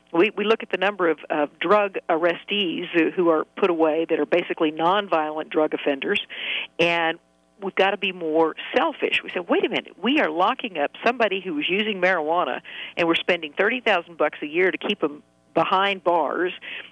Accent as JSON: {"language": "English", "region": "Texas", "country": "United States", "lives_now": "New York, United States", "said": "I'm a Texan, but I'm living in New York."}